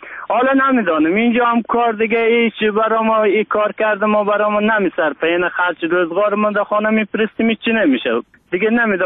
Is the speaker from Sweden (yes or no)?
no; Afghanistan; now in Turkey; ما افغان هستیم.